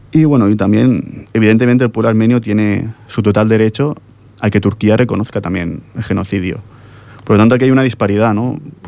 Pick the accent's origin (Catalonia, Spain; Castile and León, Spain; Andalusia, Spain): Catalonia, Spain; Es un tema que nos incumbe a nosotros como españoles, bueno, como catalanes, como lo que queramos.